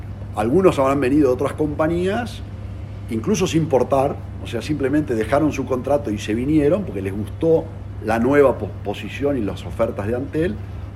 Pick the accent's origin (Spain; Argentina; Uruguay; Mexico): Uruguay; como uruguayos y consumidores lo estamos viendo